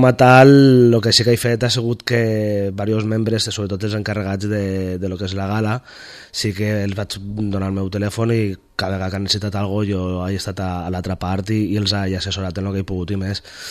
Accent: Vinaròs, Valencian Community, Spain; soc de Vinaròs

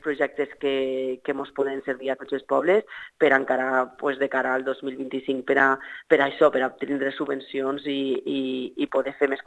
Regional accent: Càlig, Valencian Community, Spain; nosaltres soc de Càlig

